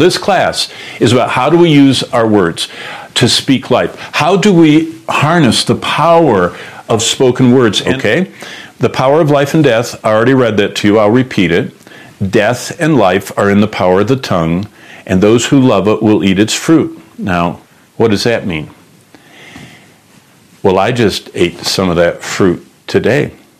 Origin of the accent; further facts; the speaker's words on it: Michigan, United States; Now, growing up in Michigan as a young man, every year the ground was just filled with leaves in the fall.